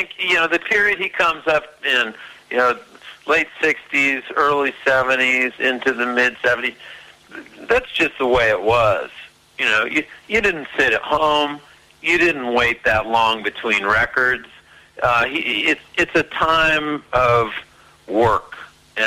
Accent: New Hampshire, United States; I was 11 years old, and I grew up in New Hampshire, and the rock station that we had was WBCN out of Boston

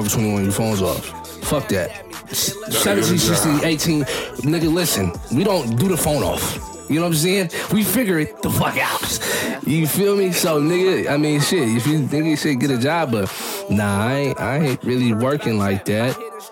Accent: Seattle, Washington, United States; I'm from Seattle, Washington. I mean, the CD to be exact.

